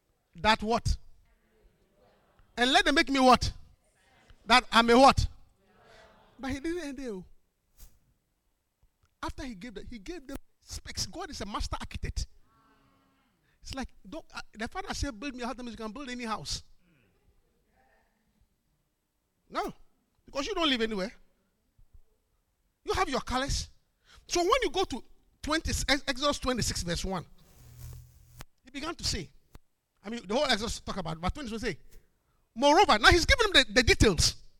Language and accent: English; New York, United States; I'm a New Yorker. Yes. I said, I'm a New Yorker. Yes. I'm a true and true New Yorker.